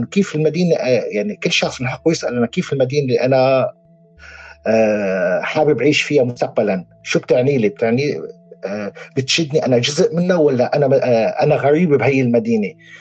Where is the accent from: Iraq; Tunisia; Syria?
Syria; هلا مثل عندنا بسوريا يمكن سمعت الفترة الماضية انه اعلان عن مشاريع ابراج